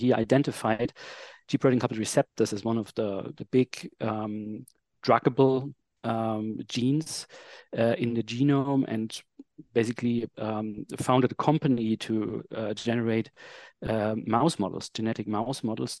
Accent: Germany; I'm a scientist from Germany.

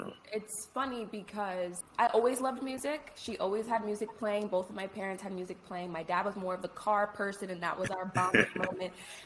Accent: New Jersey, United States; I feel like, you know, people from New York, I'm from Jersey.

